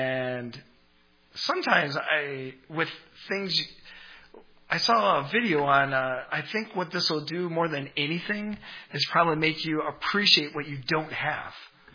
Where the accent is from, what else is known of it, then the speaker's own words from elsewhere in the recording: Vermont, United States; also born or lived in New Hampshire / Michigan; But being born in New Hampshire, raised in Vermont, my childhood was in Michigan.